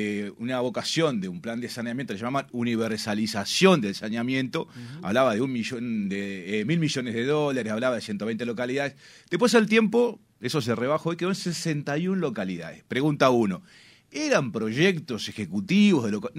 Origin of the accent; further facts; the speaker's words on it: Paysandú, Uruguay; Otra cuestión, yo soy de Paysandú.